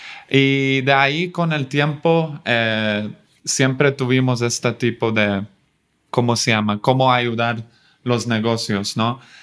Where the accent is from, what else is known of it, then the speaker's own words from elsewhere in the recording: Sweden; Spanish is a second language; now in Mexico; Sí. Aquí en México, yo soy de Suecia, por cierto. Aquí en México lo que me encanta es hay esta aceptancia de probar nuevas cosas.